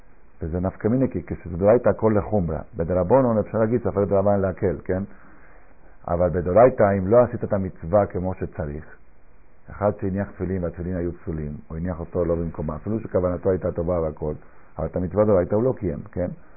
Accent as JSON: {"language": "Hebrew", "country": "Argentina", "tie": "born or raised there", "said": "אני רוצה לספר לכם מעשה שהיה כשהייתי ילד בארגנטינה בן 12."}